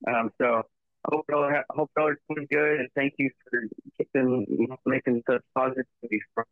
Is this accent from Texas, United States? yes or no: yes; Texas, United States; I'm calling today. I'm from East Texas.